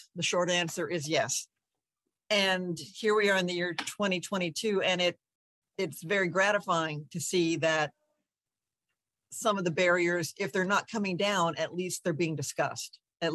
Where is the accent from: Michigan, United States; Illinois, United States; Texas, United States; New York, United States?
Texas, United States; now in California, United States; I grew up in Texas and never occurred to me that you could move to California and work in the entertainment industry until one day in college when it did.